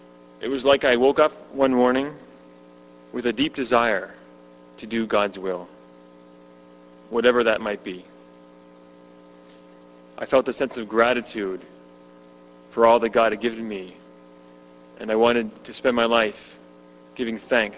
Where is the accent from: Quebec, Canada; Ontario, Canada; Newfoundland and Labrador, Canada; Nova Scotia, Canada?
Nova Scotia, Canada; Halifax; moved away as an adult; I come from Halifax, Nova Scotia. I went to McMaster University in Hamilton